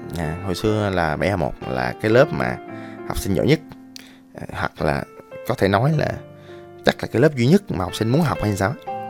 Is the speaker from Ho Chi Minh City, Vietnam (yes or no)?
yes; Ho Chi Minh City, Vietnam; also born or lived in Da Lat; thật ra quê tôi ở Đà Lạt, nhưng mà tôi đã sinh trưởng và lớn lên từ nhỏ ở Sài Gòn rồi